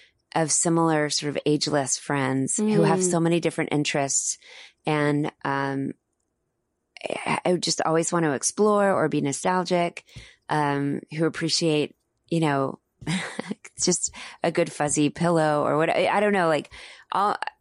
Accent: Texas, United States; now in Los Angeles, United States; A friend of mine actually from high school who happened to live here in Los Angeles, even though I'm from Texas

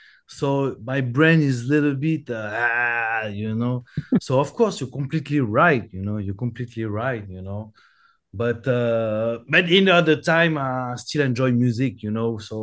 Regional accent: France; English is a second language; Is still something new for me, you know, because I grew up in France

